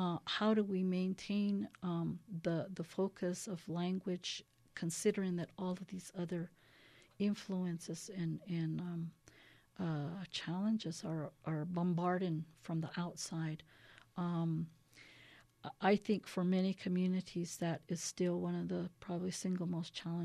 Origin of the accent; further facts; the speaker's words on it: Acoma Pueblo, New Mexico, United States; And I'm from Acoma Pueblo, one of the 19 Pueblos here in New Mexico.